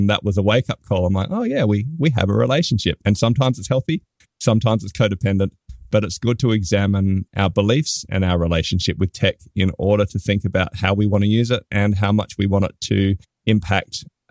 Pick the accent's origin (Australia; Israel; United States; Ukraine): Australia; Hobart, Tasmania; I'm from Hobart, Tasmania. So if you haven't heard of that, we're the island at the bottom of Australia, literally as far away from you as I can get.